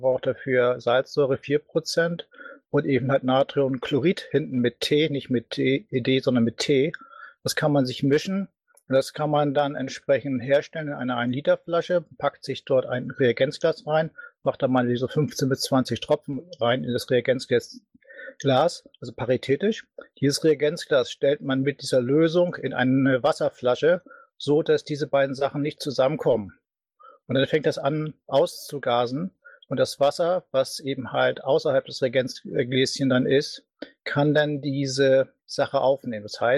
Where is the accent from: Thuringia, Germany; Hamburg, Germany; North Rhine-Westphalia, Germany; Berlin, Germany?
Hamburg, Germany; wir hatten ja auch damals unsere Hamburger Runde, komme ich auch aus der Ecke